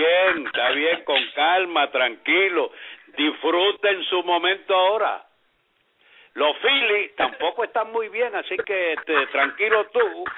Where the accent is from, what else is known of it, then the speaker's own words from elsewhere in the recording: Puerto Rico; lo lloré como puertorriqueño. Es un honor y un orgullo ver al puertorriqueño en una actitud como esa